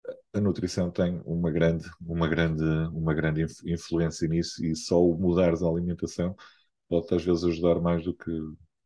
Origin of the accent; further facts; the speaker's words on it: Porto, Norte, Portugal; às vezes eu sou do Porto, não é?